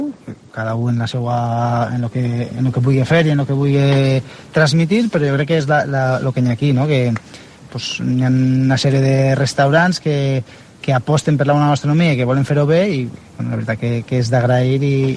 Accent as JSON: {"language": "Catalan", "town": "Vinaròs", "region": "Valencian Community", "country": "Spain", "said": "perquè jo soc de Vinaròs"}